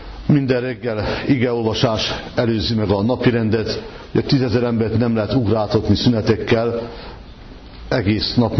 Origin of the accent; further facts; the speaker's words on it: Szekszárd, Tolna, Hungary; born there; hogy ha bemutatkozom, Szekszárdon születtem, tovább nem áll a rigmus